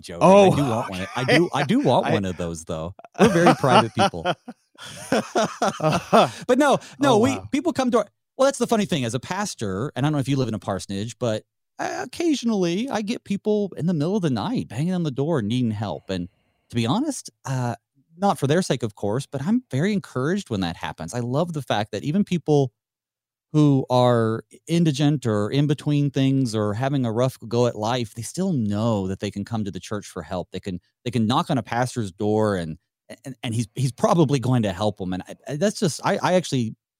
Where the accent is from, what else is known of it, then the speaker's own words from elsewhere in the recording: St. Louis, Missouri, United States; And I was from St. Louis, and he was from Fort Wayne.